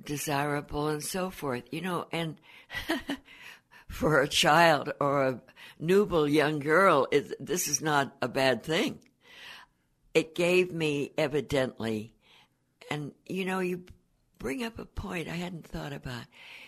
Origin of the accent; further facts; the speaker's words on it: Santa Monica, California, United States; born there; Well, I was born in Santa Monica in 1910. My mother was born in Selma, California, which is in the great San Joaquin Valley.